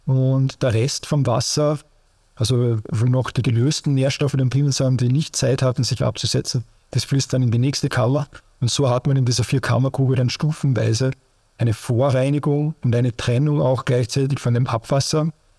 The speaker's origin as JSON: {"language": "German", "country": "Austria", "said": "so wie es eben halt beim Großteil oder fast ausschließlich der Fall ist bei uns in Österreich"}